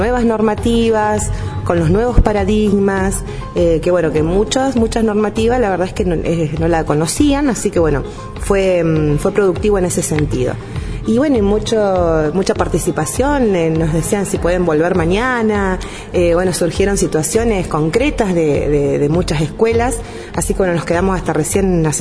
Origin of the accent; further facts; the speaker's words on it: Argentina; este descontento que tenemos como pueblo argentino con el gobierno nacional